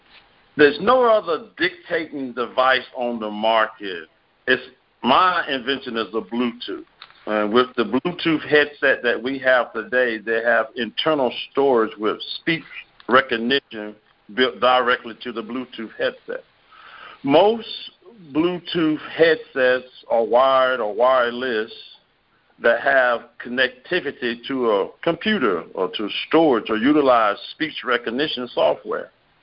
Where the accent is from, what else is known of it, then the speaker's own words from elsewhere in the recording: Mount Olive, North Carolina, United States; I'm from Mount Olive, North Carolina. It's a small place where it's the pickle factory of the world. And I went to Southern Wayne High School and later went to Fayetteville State University